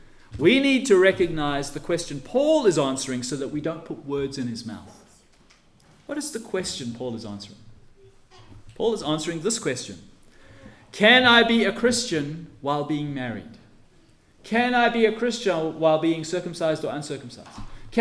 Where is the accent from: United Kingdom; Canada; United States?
United Kingdom; Scotland; born there; I mean, I was born in Scotland.